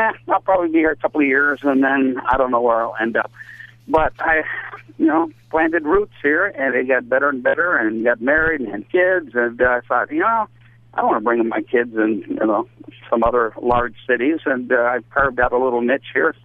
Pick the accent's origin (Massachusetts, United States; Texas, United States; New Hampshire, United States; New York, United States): New Hampshire, United States; now in Minneapolis, United States; Yeah, well, I grew up in New Hampshire, and then I was in television in Richmond, Virginia, and Orlando before I got to Minneapolis.